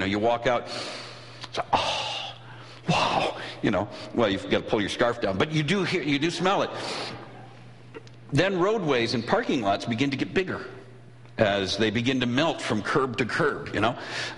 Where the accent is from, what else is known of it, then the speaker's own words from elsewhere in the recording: Minnesota, United States; for those of you who might not know, I grew up in Minnesota.